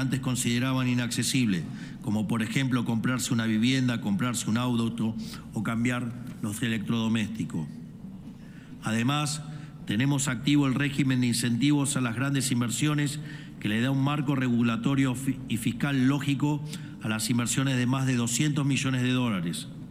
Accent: Argentina; Nosotros, como argentinos, los tenemos bien claro.

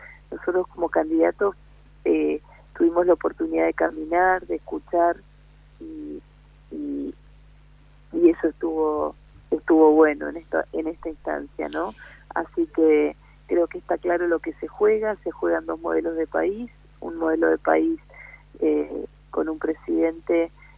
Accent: General Campos, Entre Ríos, Argentina; yo lo veo en mi pueblo, en General Campos

